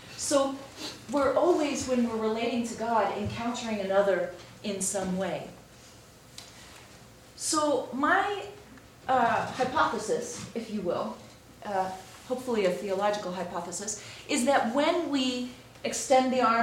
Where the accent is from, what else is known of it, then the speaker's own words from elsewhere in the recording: East Coast, United States; I'm from the East Coast, we go way back.